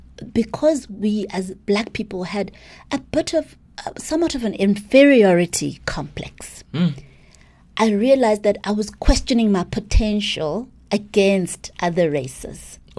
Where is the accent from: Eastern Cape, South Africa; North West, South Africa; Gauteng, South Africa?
Gauteng, South Africa; Mabopane; I grew up in Bophuthatswana in an all-black community. Mm. And like I said, there were few Indians. Where I grew up, it was a very suburban part of Mabopane.